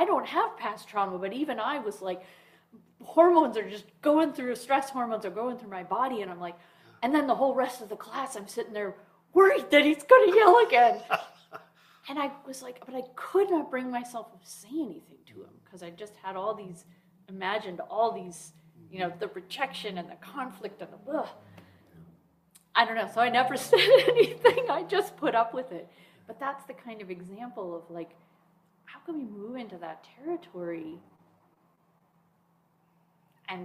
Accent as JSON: {"language": "English", "region": "Midwest", "country": "United States", "tie": "born or raised there", "said": "I know that for myself, I grew up in the Midwest, and who knows if is it my culture, is it my personality, whatever."}